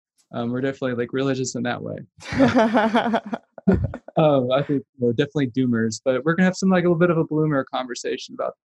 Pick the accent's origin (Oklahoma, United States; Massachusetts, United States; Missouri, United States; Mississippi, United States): Mississippi, United States; I'm from Mississippi. I was raised in a Pentecostal church, very politically conservative, very apocalyptic minded.